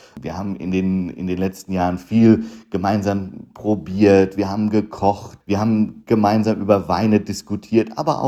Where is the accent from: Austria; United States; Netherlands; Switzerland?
Netherlands; German is a second language; was gibt es zum Beispiel in meinem Heimatland, was gibt es in den Niederlanden